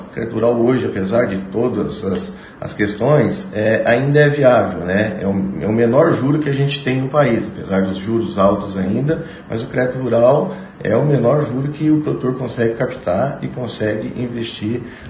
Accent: Sabaldi, Brazil; born there; Eu atuo na região ali de Sabaldi, ali, eu nasci em Sabaldi, então a gente conhece toda a região

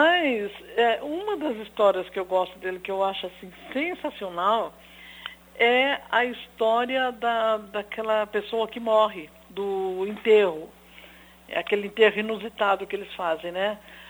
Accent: Mandaguaçu, Paraná, Brazil; como eu sou da região, eu nasci aqui em Mandaguaçu, né? Então, e eu tenho 68 anos, então eu sou, digamos assim, uma pioneira dos tempos, assim, de quando aqui ainda existia mato e tudo mais.

